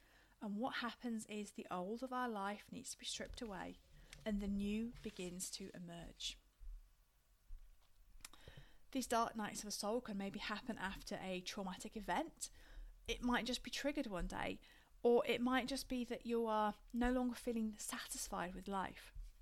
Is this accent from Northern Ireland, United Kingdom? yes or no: no; Yorkshire and the Humber, United Kingdom; I'm from Yorkshire, so I'm never going to mince my words